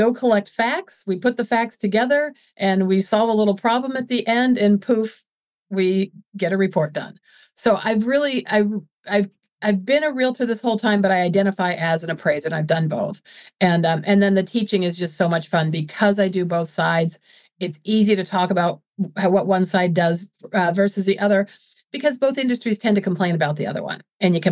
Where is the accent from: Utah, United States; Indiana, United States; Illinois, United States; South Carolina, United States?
Indiana, United States; now in Minnesota, United States; I grew up in Indiana, so I've been to Kings Island many, many times.